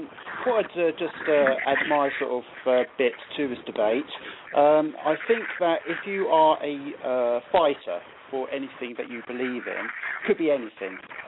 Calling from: United Kingdom; I'm calling in from Britain

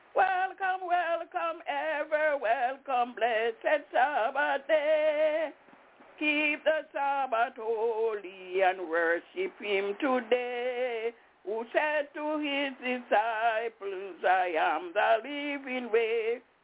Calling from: Albany, New York, United States; I'm calling from Albany in upstate New York.

